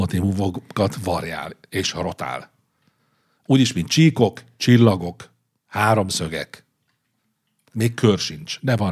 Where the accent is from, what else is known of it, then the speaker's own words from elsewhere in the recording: Hungary; ugye egyrészt ugye magyarok vagyunk